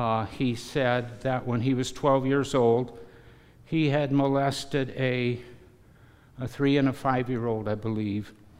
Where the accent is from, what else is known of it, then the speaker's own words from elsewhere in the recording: Peoria, Illinois, United States; I come from Illinois, the Diocese of Peoria, and our most famous person was Bishop Fulton J. Sheen.